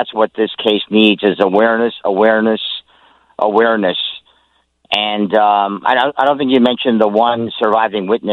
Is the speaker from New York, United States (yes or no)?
yes; Manhattan, New York, United States; No, I'm from Manhattan, but I've made 35 true crime documentaries that are on Amazon Prime.